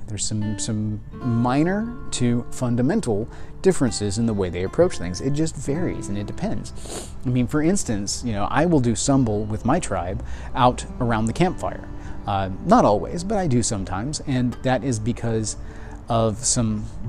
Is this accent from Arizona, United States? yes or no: no; Texas, United States; So that's because I'm Texan, and Texas is Texas.